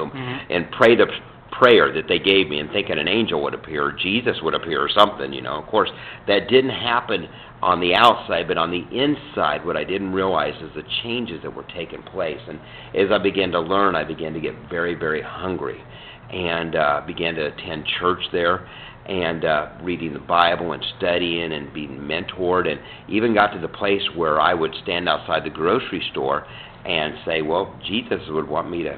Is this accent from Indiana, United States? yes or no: no; Lincoln, Kansas, United States; Well, I'm actually from Central Kansas, and when I say Central Kansas, in the Midwest, in a small town called Lincoln, Kansas. So grew up there and ended up going to college at Kansas State University